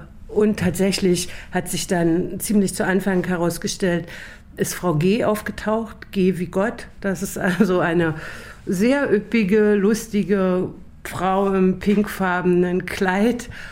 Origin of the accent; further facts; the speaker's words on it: East Germany, Germany; Ich bin in der DDR groß geworden, streng atheistisch und habe mich irgendwie Anfang 2000 taufen lassen